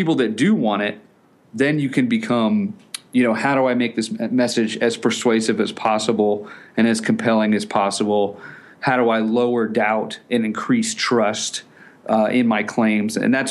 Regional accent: Florida, United States; So what I did was I grew up in Florida. I went fishing a lot, but I didn't know anything about it, you know.

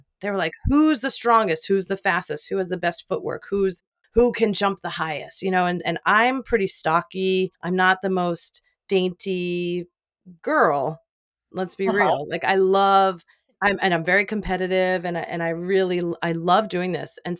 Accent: United States; So I do sometimes have to catch myself as an American, as an Italian American, of like, I just want to grab you, you know?

